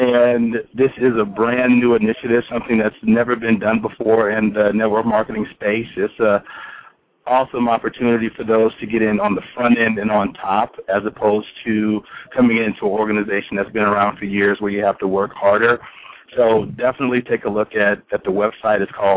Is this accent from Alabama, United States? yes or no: yes; Alabama, United States; also born or lived in Michigan / Ohio; now in Dallas, United States; very well traveled. I'm originally from Alabama, but lived in the Midwest, Michigan as well, Ohio, and been in Dallas for the last 10 years.